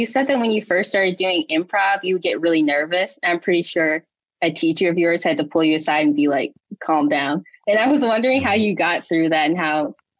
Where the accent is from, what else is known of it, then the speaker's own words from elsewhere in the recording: Illinois, United States; now in Brooklyn, United States; I am in Brooklyn right now, but I'm from Illinois. But I'm here right now for college. So I go to NYU.